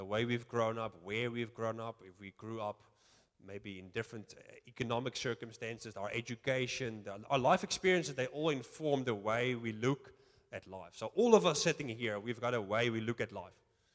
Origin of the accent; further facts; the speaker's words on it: Netherlands; English is a second language; now in South Africa; Yes, I'm not from South Africa. I'm from the Netherlands, which is why I've got a funny accent.